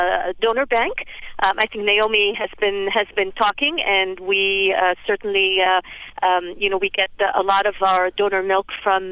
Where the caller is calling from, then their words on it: Cambridge, Massachusetts, United States; And I'm calling from Cambridge, Massachusetts.